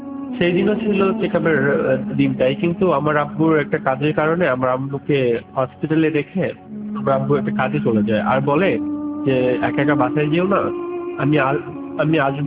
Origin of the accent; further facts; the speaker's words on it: Hamidpur, Dhaka Division, Bangladesh; now in Kuwait